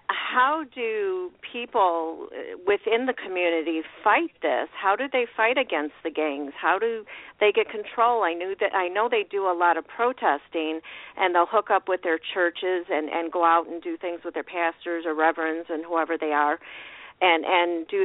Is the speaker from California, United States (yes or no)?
no; Chicago, Illinois, United States; Well, heck, I grew up in Chicago. I grew up with the gangs.